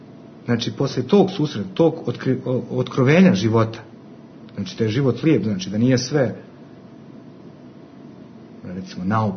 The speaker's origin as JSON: {"language": "Serbian", "region": "Berlin", "country": "Germany", "tie": "born or raised there", "also_born_or_lived": "Sarajevo, Bosnia and Herzegovina", "lives_now": "Belgrade, Serbia", "said": "pošto sam kao nekako kao beskućnik stalno cijelo svoj život, jer sam rođen u Sarajevu, pa porijeklom iz Hercegovine, pa ne znam više, odrastao u Berlinu"}